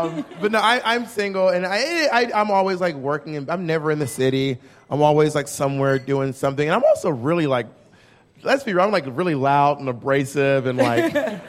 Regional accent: Atlanta, Georgia, United States; I've been traveling. I am from Atlanta, Georgia.

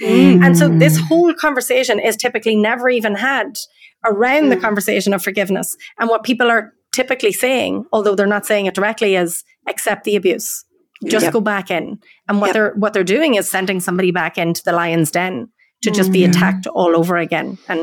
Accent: Ireland; growing up in Ireland, like such a Catholic place, and being born into this

